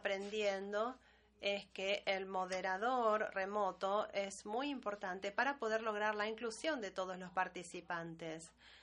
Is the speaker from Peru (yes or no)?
no; Brazil; soy de Brasil, soy fellow.